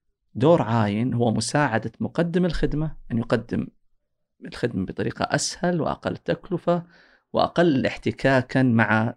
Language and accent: Arabic; Saudi Arabia; عندنا بالسعودية يمكن ما زال السوق هذا جدا ناشئ